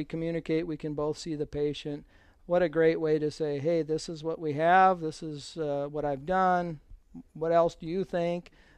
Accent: Mobridge, South Dakota, United States; Yeah, I grew up in a small rural community. I grew up in Mobridge, 100 miles north of here.

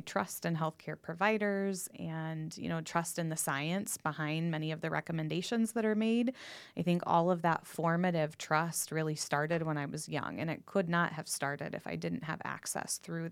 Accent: Dallas, Texas, United States; born there; Originally from the southern part of the United States, so I was born in northern Texas, the Dallas-Fort Worth area.

